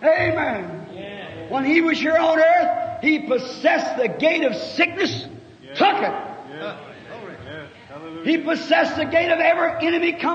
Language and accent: English; Ireland; remember my background, I'm an Irishman. My background was Catholic.